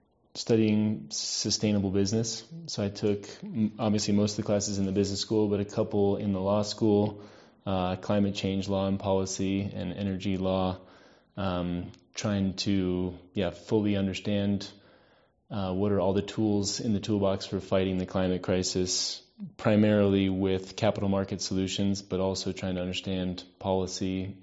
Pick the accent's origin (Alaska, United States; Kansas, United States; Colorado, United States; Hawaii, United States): Colorado, United States; Denver; And so I was born and raised in Denver.